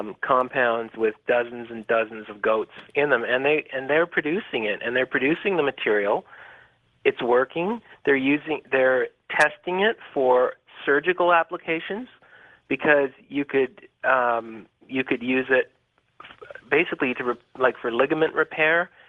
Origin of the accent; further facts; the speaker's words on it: Canada; I'm actually Canadian